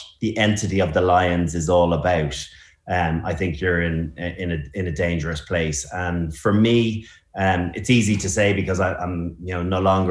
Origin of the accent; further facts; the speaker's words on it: Ireland; you know, as an Irishman, you're able to laud and love a Welshman or an Englishman